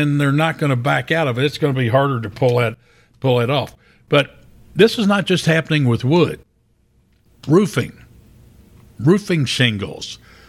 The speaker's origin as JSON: {"language": "English", "town": "Louisville", "region": "Kentucky", "country": "United States", "tie": "born or raised there", "said": "In my hometown, Louisville, Kentucky, you cannot find a house for under $100,000."}